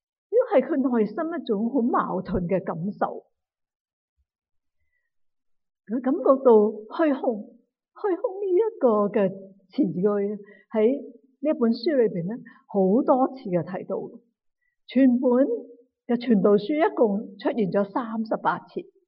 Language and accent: Cantonese; Guangdong, China; accent: Cantonese; 咁我哋广东话系成日讲有咩着数